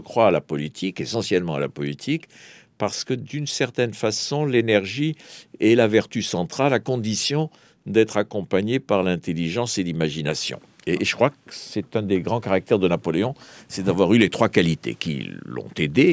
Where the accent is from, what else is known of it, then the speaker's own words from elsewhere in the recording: Ajaccio, Corsica, France; born there; je suis né à Ajaccio, où ma mère est également née.